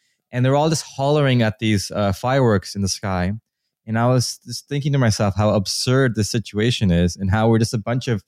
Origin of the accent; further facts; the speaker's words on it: Canada; And I'm Canadian.